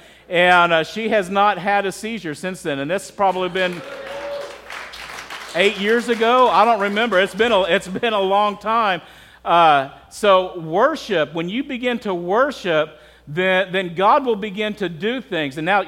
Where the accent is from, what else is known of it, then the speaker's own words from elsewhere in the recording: Texas, United States; We're from Midwest, we're from Texas. They know how to have thunderstorms there, I want you to know.